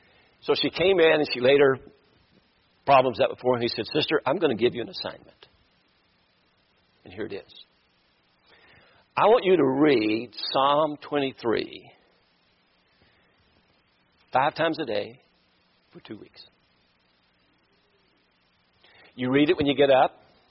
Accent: Kentucky, United States; now in Florida, United States; I'm from Kentucky. She's from Michigan. We met in South Carolina. We live in Florida.

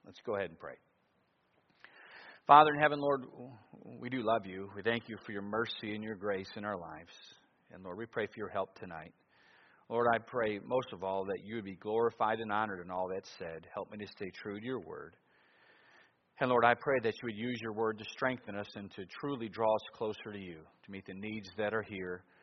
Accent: Ohio, United States; I'm from Ohio for our visitors, so we have the Michigan-Ohio debate thing going on here.

